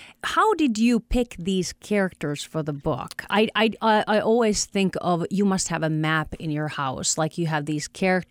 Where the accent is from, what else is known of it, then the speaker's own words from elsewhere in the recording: Finland; English is a second language; a lot of things that I take for granted as being born and raised in Finland